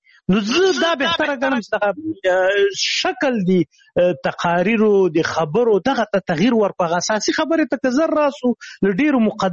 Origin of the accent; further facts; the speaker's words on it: Khyber Pakhtunkhwa, Pakistan; ما ماشومتوب په شمشتو کې تیر کړی، شمشتو مهاجرینو کمپوس هغه دی هغه پخواني جهادي رهبرانو ندیو رهبر کمپو مشهور کمپو زه په هغه کې لوی سوی یم.